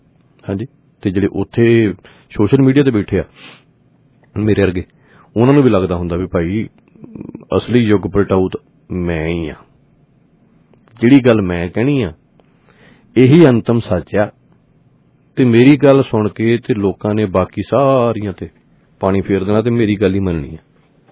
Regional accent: Punjab, India; ਕਿਉਂਕਿ ਜਿਹੜੇ ਅਸੀਂ ਪੰਜਾਬੀ ਹਾਂ ਨਾ, ਜਾਂ ਫਿਰ ਆਪਾਂ ਭਾਰਤੀ ਹਾਂ

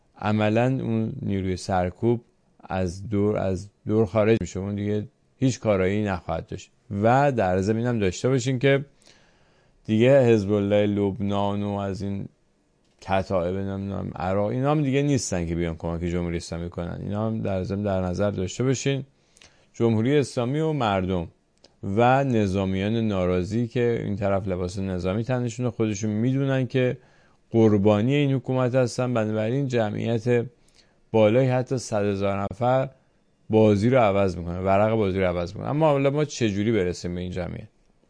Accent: Iran; ما ایرانی هستیم و ایران رو وقتی که ایران رو به دست بیاریم هممون ازش نفع خواهیم برد

